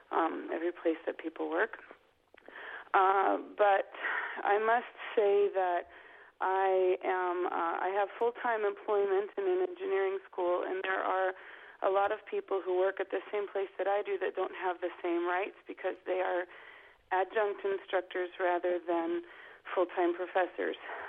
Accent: United States; now in France; I'm actually American, but I live in France

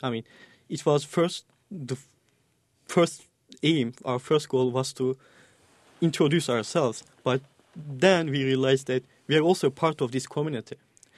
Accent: Siirt, Siirt Province, Turkey; English is a second language; moved away as an adult; also born or lived in Istanbul / Ankara; now in United States; I'm from Siirt, even much smaller town in eastern part of Turkey. Mm-hmm. And I went to high school in Istanbul and to college in Ankara in Turkey. And then I moved here to Champaign County 6 years ago.

